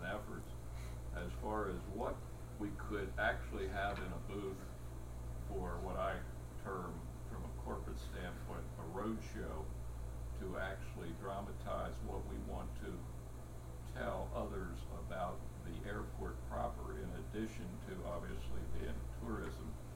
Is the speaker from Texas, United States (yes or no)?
no; Front Royal, Virginia, United States; I come from Front Royal.